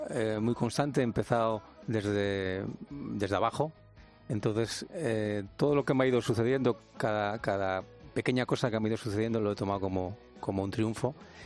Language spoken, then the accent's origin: Spanish; Torrelavega, Cantabria, Spain; No, Torrelavega es la ciudad donde nací, donde viví.